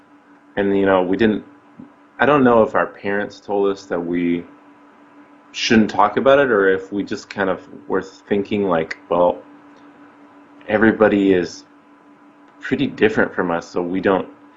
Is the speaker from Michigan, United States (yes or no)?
yes; Yale, Michigan, United States; Yale, Michigan, when I was, I think, 5 or late 4. And that's kind of where I grew up until I was 18. Growing up in Michigan was interesting.